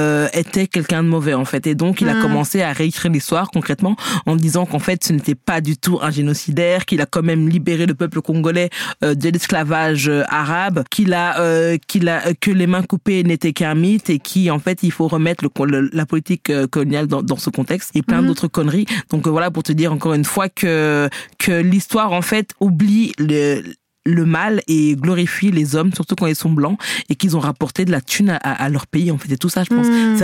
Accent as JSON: {"language": "French", "country": "Belgium", "said": "nous, on est belges."}